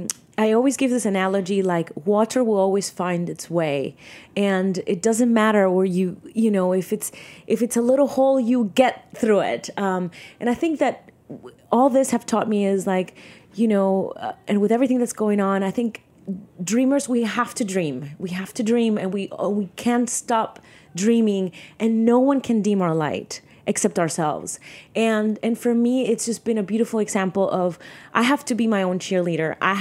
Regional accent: Miami, Florida, United States; also born or lived in Venezuela / New York; because I was born in Miami and I grew up a little bit in Venezuela, but then grew up in Miami and in New York.

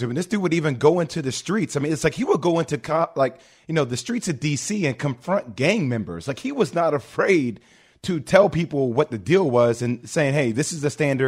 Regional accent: New Jersey, United States; Oh, I mean, growing up in New Jersey, spending time watching Big John

